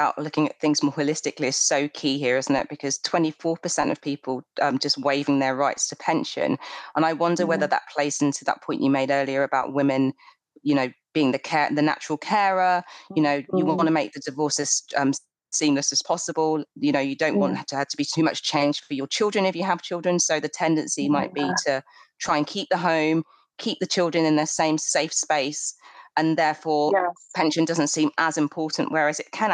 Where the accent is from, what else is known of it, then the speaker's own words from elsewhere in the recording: Nigeria; I'm also a Nigerian woman, and I strongly believe that cultural considerations are really important